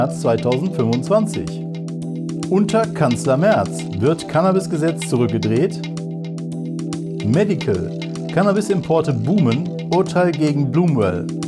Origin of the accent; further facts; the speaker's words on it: North Rhine-Westphalia, Germany; vielleicht sogar Bergisches Land, wo ich herkomme.